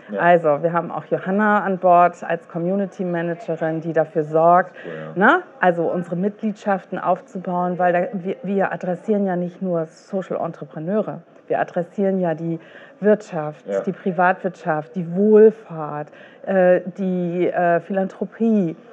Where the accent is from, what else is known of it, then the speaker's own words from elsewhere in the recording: Hamburg, Germany; Und Hamburg, ja, ich freue mich sehr für meine Heimatstadt.